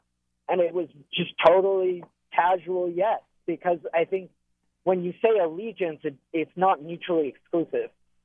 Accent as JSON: {"language": "English", "country": "United States", "said": "Hi, I'm 25 years old. I'm Jewish American."}